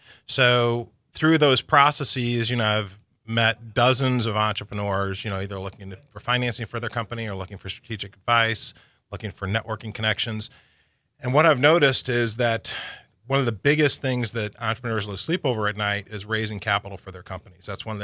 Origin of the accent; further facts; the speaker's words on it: St. Louis, Missouri, United States; now in San Diego, United States; Well, I mean, I grew up in St. Louis, as we talked about, before the show.